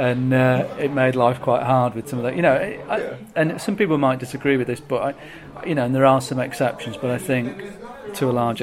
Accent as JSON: {"language": "English", "town": "Manchester", "region": "North West England", "country": "United Kingdom", "tie": "born or raised there", "also_born_or_lived": "Brighton", "said": "So Manchester was a no-brainer because it's my hometown."}